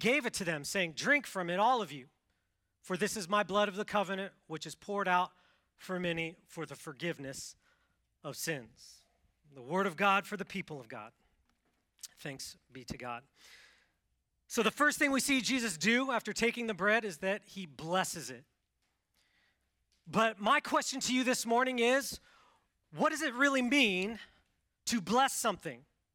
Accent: Washington, United States; I grew up in Washington State, the Pacific Northwest, so it's wet there.

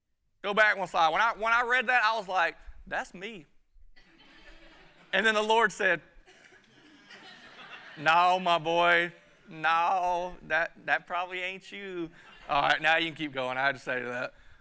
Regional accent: Woodruff, South Carolina, United States; There's going to be some names in here that, remember, I'm from Woodruff.

